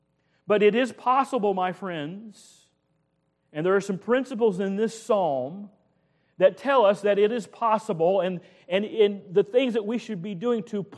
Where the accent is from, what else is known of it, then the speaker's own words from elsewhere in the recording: United States; I am thankful that I am an American.